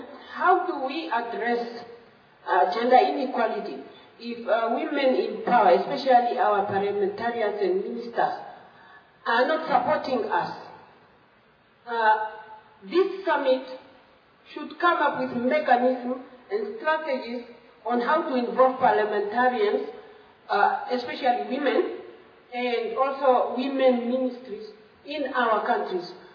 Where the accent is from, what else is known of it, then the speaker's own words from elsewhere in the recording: Namibia; I'm from Namibia.